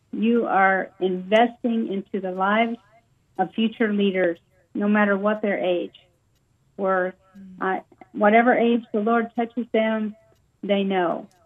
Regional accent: Evansville, Indiana, United States; I grew up in a town in Southern Indiana called Evansville, Indiana, right on the border of Kentucky.

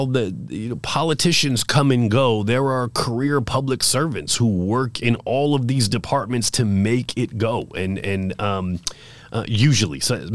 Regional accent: Boston, Massachusetts, United States; moved away as an adult; now in San Diego, United States; So I didn't grow up here in San Diego. I grew up in Boston, Massachusetts.

